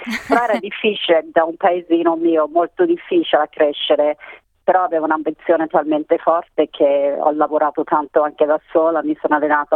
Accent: Myrtleford, Victoria, Australia; also born or lived in Albury-Wodonga, New South Wales; poi io sono nata nel 1971 a Myrtleford, e da lì Myrtleford poi ho fatto quasi tutta la scuola, Albury Wodonga, che è Nuovo Sud Galles

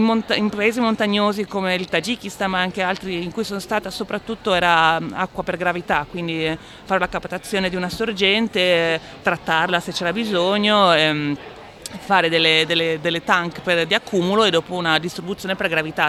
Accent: Adelaide, South Australia, Australia; quindi vengo da Adelaide, sono molto emozionata di essere qua a Melbourne

